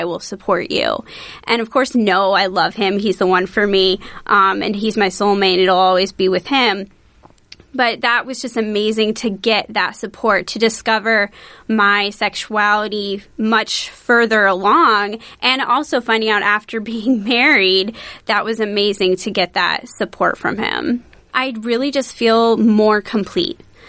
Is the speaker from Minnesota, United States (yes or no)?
no; Ames, Iowa, United States; I am from Ames. I grew up here